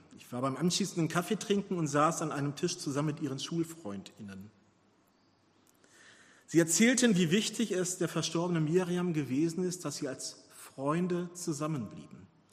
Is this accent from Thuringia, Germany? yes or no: no; Gelsenkirchen, North Rhine-Westphalia, Germany; Ich war in Gelsenkirchen-Buer, meiner alten Heimat, und habe eine Beerdigung besucht.